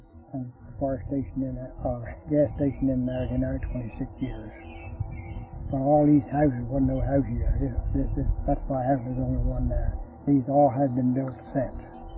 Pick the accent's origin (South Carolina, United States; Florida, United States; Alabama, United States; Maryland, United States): Maryland, United States; St. Mary's Church; Well, I was born and raised down in St. Mary's Church, next towards closer to Pilesville, about 2 miles from Pilesville.